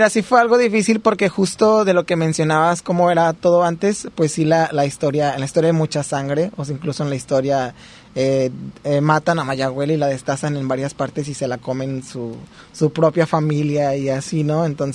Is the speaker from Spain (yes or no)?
no; San Luis Potosí, Mexico; now in Puerto Vallarta, Mexico; Yo vengo de San Luis Potosí, soy de San Luis Potosí y pues ahí estuve en el Instituto Potosino de Bellas Artes.